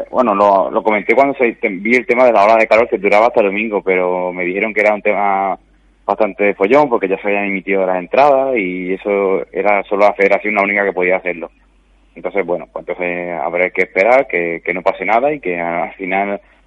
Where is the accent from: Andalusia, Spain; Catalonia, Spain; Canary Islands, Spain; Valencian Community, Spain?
Andalusia, Spain; Córdoba; Yo soy de Córdoba. Yo soy de la calor